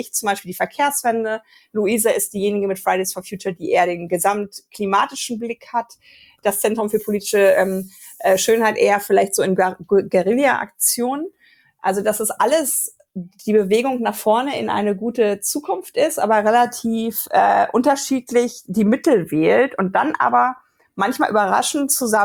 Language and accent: German; Hamburg, Germany; ich möchte in Hamburg wohnen bleiben. Ich bin Hamburgerin, ich gehe nicht aufs Land.